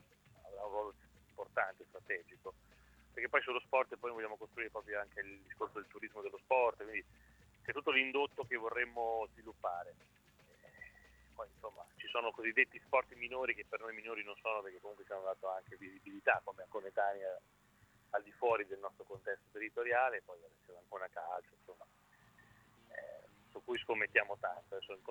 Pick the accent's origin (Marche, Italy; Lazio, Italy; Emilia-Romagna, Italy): Marche, Italy; Ancona; Sì, questo da anconetano ovviamente mi inorgoglisce questo.